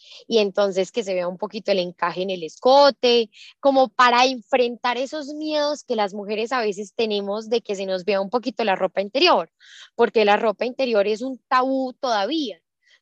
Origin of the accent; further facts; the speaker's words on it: Manizales, Caldas, Colombia; Yo soy de Manizales